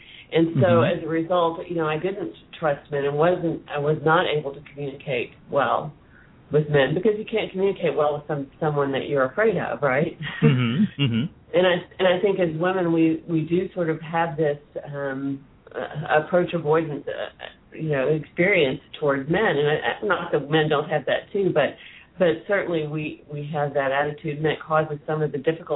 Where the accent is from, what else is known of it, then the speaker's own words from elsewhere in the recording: Oklahoma City, Oklahoma, United States; My mom remarried when I was 5. And I grew up in Oklahoma City.